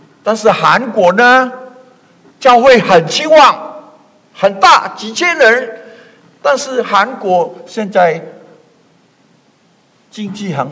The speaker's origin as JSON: {"language": "Chinese", "region": "Guangxi", "country": "China", "tie": "born there", "said": "就好像我爸爸在广西柳州，我在广西出生"}